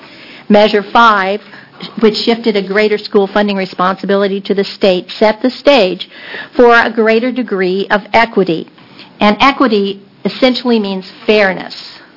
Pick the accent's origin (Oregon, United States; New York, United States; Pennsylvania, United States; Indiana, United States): Oregon, United States; Toledo; I'm from Toledo, Oregon.